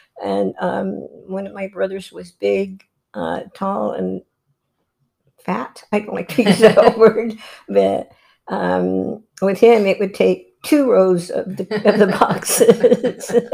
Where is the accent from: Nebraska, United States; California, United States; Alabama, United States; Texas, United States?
California, United States; Almedina; I grew up in Almedina, California, in a little colony called La Colonia, and it was called Mapaloma. And we were raised there.